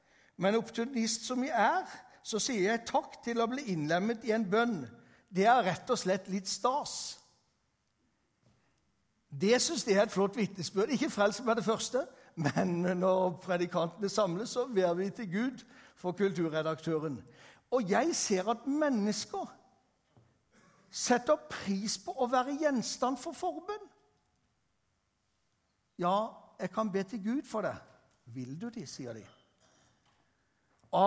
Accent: Grimstad, Agder, Norway; fordi at hjemme i Grimstad så er en annen av mine barndoms- eller ungdomsvenner på besøk.

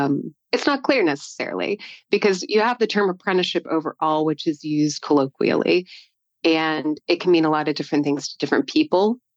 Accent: Tulsa, Oklahoma, United States; Well, I'm an Okie, originally from Tulsa, Oklahoma, and have a background in history.

